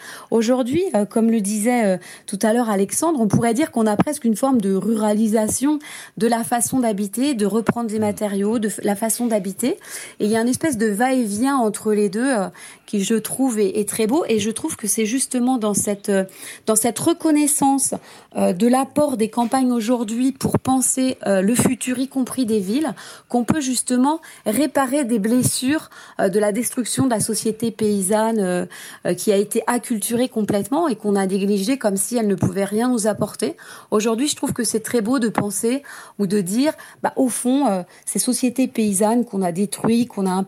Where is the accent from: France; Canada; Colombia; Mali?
France; Pays de la Loire; moi, j'habite dans mon pays natal. Je suis un produit un peu du terroir. J'ai bougé pour mes études et puis je suis vite revenue. Je vis dans les campagnes nantaises, dans le vignoble nantais, entre, on va dire, le pays nantais et la Vendée et les Mauges.